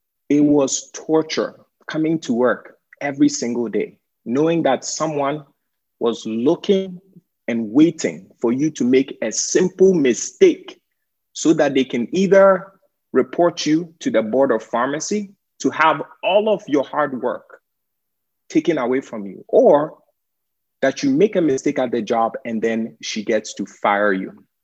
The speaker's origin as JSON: {"language": "English", "country": "Ghana", "moved": "yes", "lives_now": "United States", "said": "So, you know, as an immigrant, as a Ghanaian, you get to the US and the first thing that your parents and every single relative tells you is that you need to work very hard, okay?"}